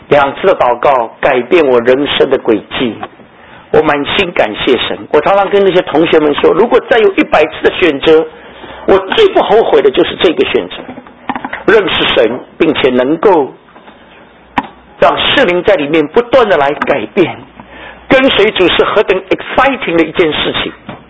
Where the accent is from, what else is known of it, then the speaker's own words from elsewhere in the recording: China; 我一个中国大陆背景的，